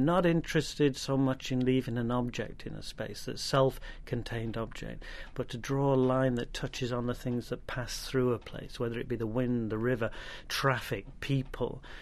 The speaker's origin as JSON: {"language": "English", "country": "United Kingdom", "said": "I come from the British. My art has grown in the British landscape"}